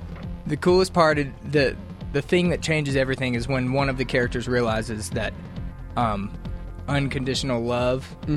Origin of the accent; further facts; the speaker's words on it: Tupelo, Mississippi, United States; Yes, I am from Tupelo, Mississippi.